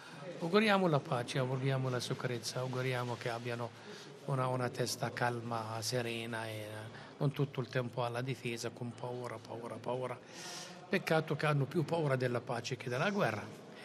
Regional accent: Madaba, Madaba Governorate, Jordan; Io sono di Mandava e sono contento di Mandava

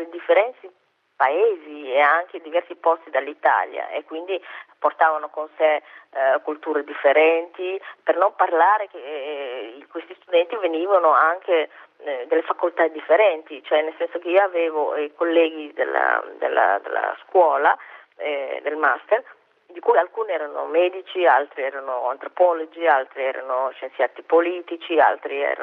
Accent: Somalia; io sono somala e vengo dalla Somalia

